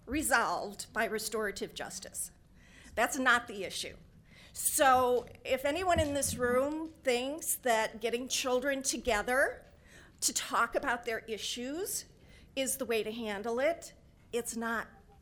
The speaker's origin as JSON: {"language": "English", "region": "Minnesota", "country": "United States", "said": "I always tell them, because I'm from Minnesota, I tell a child"}